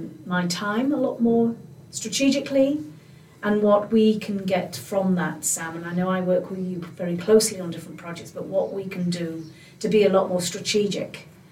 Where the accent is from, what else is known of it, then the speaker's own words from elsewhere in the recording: Holyhead, Wales, United Kingdom; And, of course, I am from Holyhead.